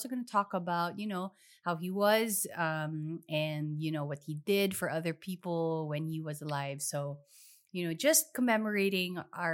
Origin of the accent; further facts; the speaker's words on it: Philippines; but we are both from the Philippines. We are Filipinos.